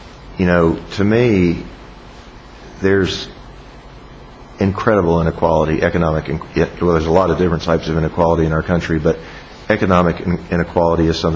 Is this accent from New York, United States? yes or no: no; Virginia, United States; Sorry, I'm from Virginia. We're very familiar, you know, with the Founding Fathers in Virginia.